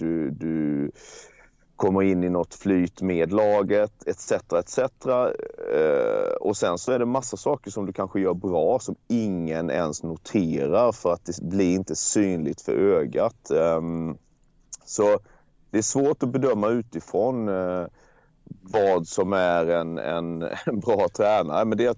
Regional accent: Blekinge, Sweden; där jag är ju från Blekinge

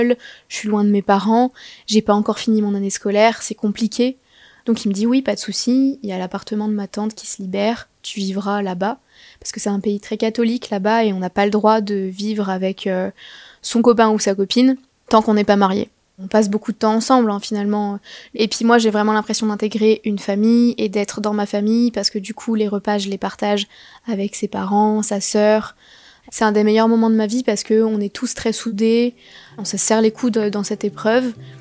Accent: France; je suis française

